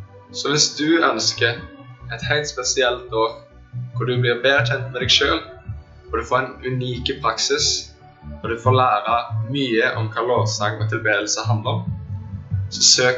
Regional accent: Karmøy, Rogaland, Norway; Jeg 21 år, jeg kommer fra Karmøy.

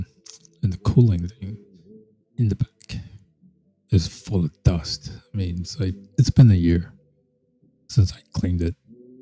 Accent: New York, United States; I'm from New York.

